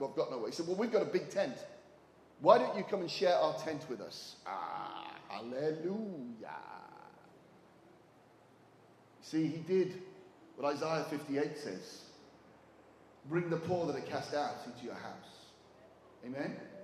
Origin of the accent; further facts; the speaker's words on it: Wales, United Kingdom; And I'm an Englishman, or Welshman actually, and he's Australian.